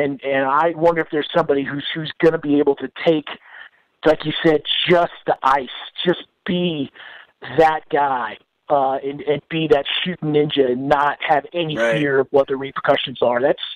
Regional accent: Midwest, United States; I'm a Midwesterner.

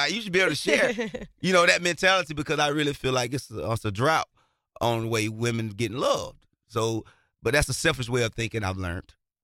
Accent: Millen, Georgia, United States; also born or lived in Waynesboro; But I'm really from a small town, Millen, Georgia, 3,000 people.

